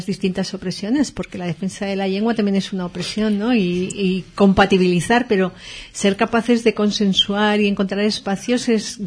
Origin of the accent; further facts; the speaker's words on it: Madrid, Community of Madrid, Spain; yo creo que el valenciano, lo dice una madrileña, muchísimo